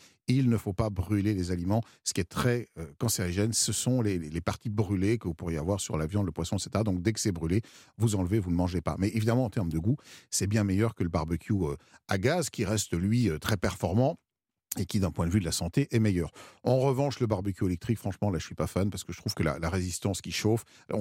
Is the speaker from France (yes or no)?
no; Belgium; en tant que Belge, évidemment, je suis un peu moins concerné que vous par la salade niçoise